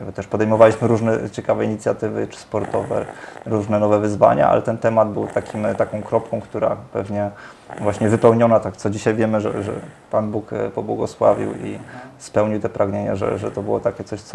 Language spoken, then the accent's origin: Polish; Warsaw, Masovian Voivodeship, Poland; Agata pochodzi z Krakowa, ja pochodzę z Warszawy.